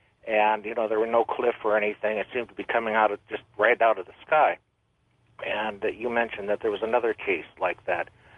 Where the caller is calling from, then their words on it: Phoenix, Arizona, United States; I'm calling from Phoenix.